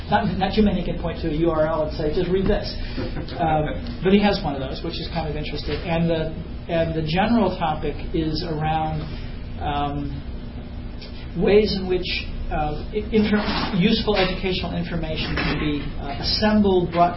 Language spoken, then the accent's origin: English; California, United States; born there; Since I was born in California.